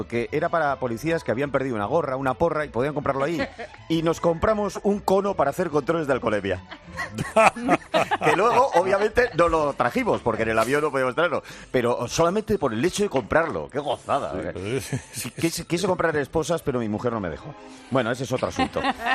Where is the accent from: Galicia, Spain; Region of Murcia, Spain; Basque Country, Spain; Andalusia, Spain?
Basque Country, Spain; Bilbao; yo recuerdo en El Rastro, en mi tierra, bueno, en nuestra tierra, la tuya y la mía, en Bilbao, Alfred Hitchcock y los tres investigadores.